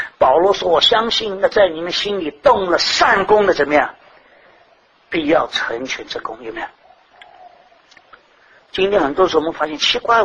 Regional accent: China; 我们中国人很难去体会，我是一撇，我也是一捺

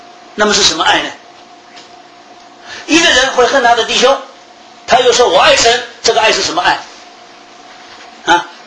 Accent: China; 我觉得这句话我们中国人读起来比较容易啊

